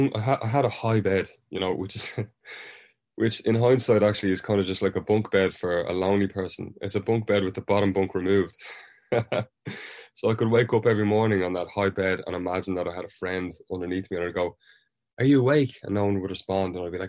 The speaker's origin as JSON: {"language": "English", "country": "Ireland", "lives_now": "London, United Kingdom", "said": "We've had a lot of experience with prejudice for being Irish in London, stereotypes and other kind of thing, and it's been pretty rough, you know."}